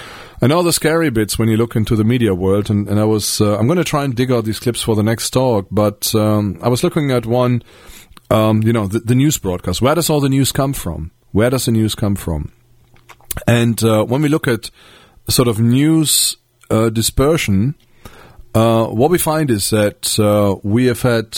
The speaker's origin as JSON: {"language": "English", "region": "West Germany", "country": "Germany", "tie": "born or raised there", "said": "I grew up in West Germany, so I thought I was free"}